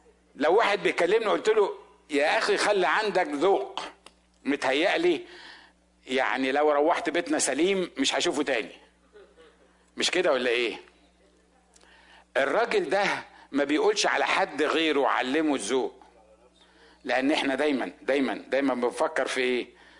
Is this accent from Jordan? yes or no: no; Upper Egypt, Egypt; أنا الوحيد اللي من الصعيد